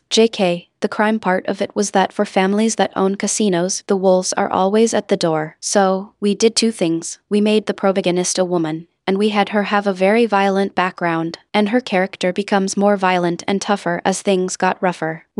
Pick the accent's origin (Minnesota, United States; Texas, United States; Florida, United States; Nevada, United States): Nevada, United States; Las Vegas; well, I grew up in Las Vegas and we were talking about growing up there in the 90s when it was still kind of a frontier town with a lot of crime.